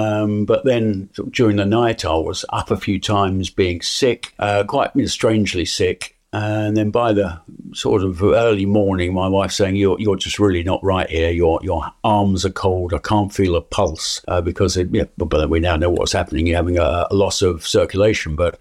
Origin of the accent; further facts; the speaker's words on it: Medway Towns, South East England, United Kingdom; But yes, I was born and raised in and around the Medway Towns, as were my parents. They came from the Medway Towns as well. So yeah, a few generations here.